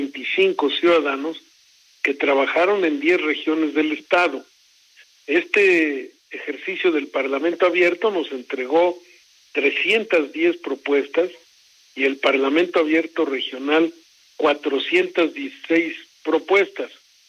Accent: Texcoco, State of Mexico, Mexico; en mi tierra, allá en Texcoco

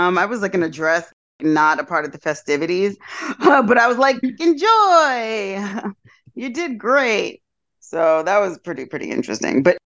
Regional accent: Kentucky, United States; hey, I'm from Kentucky. Do they have a team?

